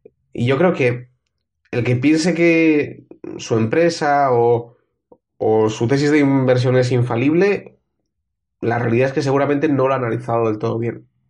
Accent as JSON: {"language": "Spanish", "town": "San Sebastián", "region": "Basque Country", "country": "Spain", "said": "Yo soy de San Sebastián, pero me voy a pasar por Madrid"}